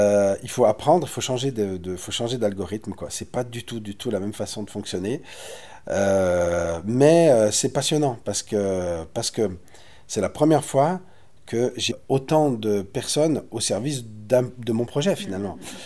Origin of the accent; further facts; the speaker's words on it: Saint-Étienne, Auvergne-Rhône-Alpes, France; moi, je suis né à Saint-Étienne et que ma culture, elle est vraiment stéphanoise. Voilà, j'ai vécu dans un quartier très animé de la banlieue de Saint-Étienne. C'est à la fois ça, mes origines. Et l'origine de mes parents qui sont des immigrés algériens.